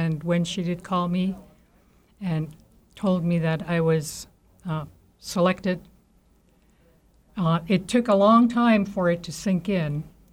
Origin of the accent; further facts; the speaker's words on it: Kake, Alaska, United States; After all, I am from Cake, and the furthest I ever went was Petersburg and Sitka. That was all the only place I went.